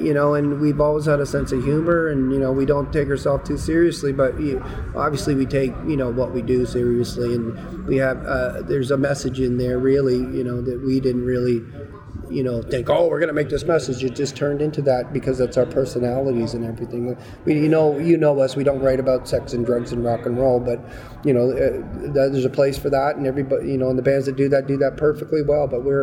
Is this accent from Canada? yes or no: yes; Canada; We are good Canadian boys, that's for sure, right?